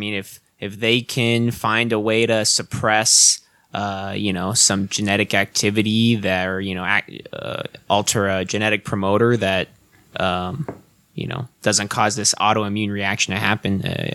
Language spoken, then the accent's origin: English; California, United States; Born and raised in California, we've got some pretty tall trees here